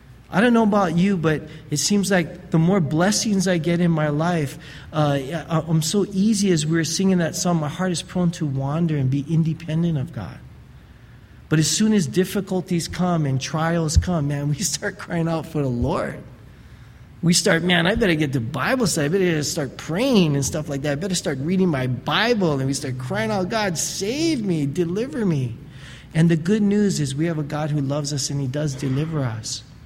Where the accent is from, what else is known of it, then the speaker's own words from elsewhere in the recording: United States; basically many of us been born and raised in the United States.